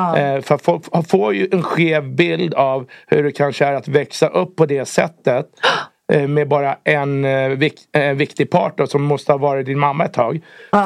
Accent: Sweden; jag tror att vi som svenskar, vi har ganska mycket att tänka på också

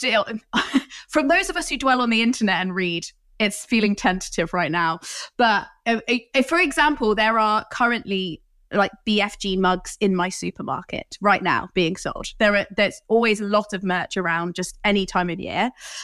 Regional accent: Coventry, West Midlands, United Kingdom; I grew up in Coventry, which is really near Birmingham, which is near the original Cadbury's Chocolate Factory

